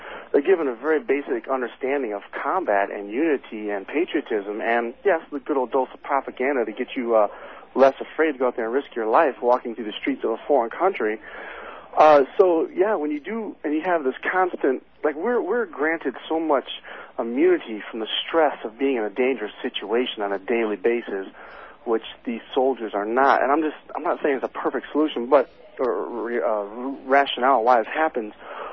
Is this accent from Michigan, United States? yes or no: yes; New Baltimore, Michigan, United States; I'm from New Baltimore.